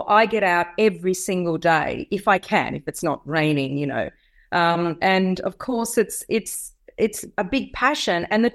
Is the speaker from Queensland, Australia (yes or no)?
no; Wodonga, Victoria, Australia; also born or lived in Melbourne; And when I moved away from Wodonga and I went to uni in Melbourne, I always was growing things, even on my balcony in my flat.